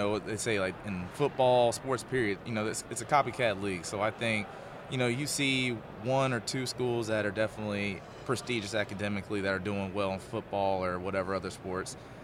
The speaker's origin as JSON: {"language": "English", "region": "Georgia", "country": "United States", "said": "like I know we have a lot of guys from Texas, Florida. Of course, I'm from Georgia."}